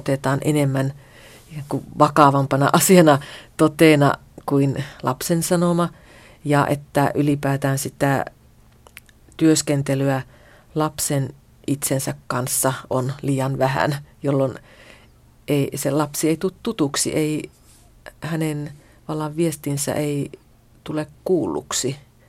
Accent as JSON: {"language": "Finnish", "region": "Lapland", "country": "Finland", "tie": "born or raised there", "said": "sen aikoinaan jo lapsena Kemijokivarressa oppi tuntemaan"}